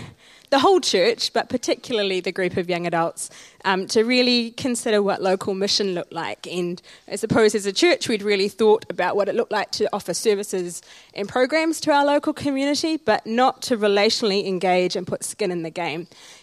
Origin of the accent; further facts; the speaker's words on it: Auckland, New Zealand; also born or lived in Sri Lanka; I'm originally from Sri Lanka. I grew up, though, mainly in Mount Roscoe in Auckland